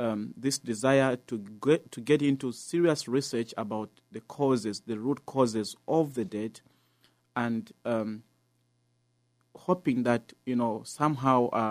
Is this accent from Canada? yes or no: no; Zambia; I come from Zambia